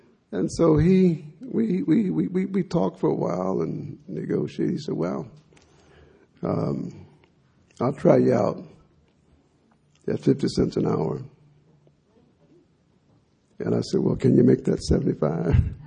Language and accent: English; South Bend, Indiana, United States; And I grew up in South Bend, on the streets of South Bend, Indiana. I was a street kid in many ways.